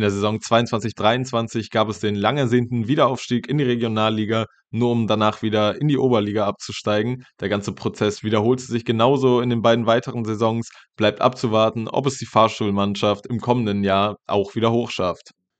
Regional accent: Düsseldorf, North Rhine-Westphalia, Germany; als Düsseldorfer

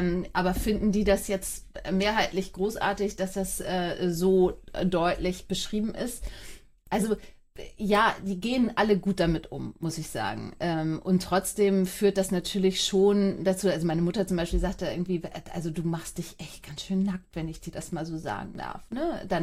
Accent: Hamburg, Germany; Ich bin alleinerziehend, bin Hamburgerin und bin 8 Jahre jede zweite Woche in Frankfurt gewesen.

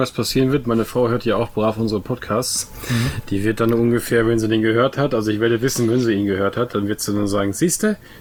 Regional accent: West Germany, Germany; ich komme aus Westdeutschland

